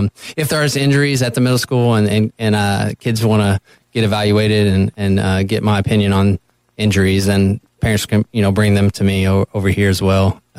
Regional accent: Louisville, Kentucky, United States; and I'm actually from Louisville, and I went to U of L for a couple years to start

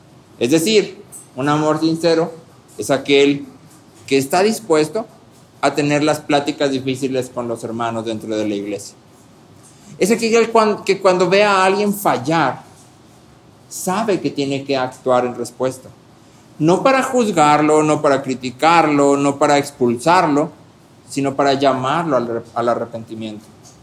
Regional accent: Mexico; Hablando específicamente de nuestra cultura como mexicanos

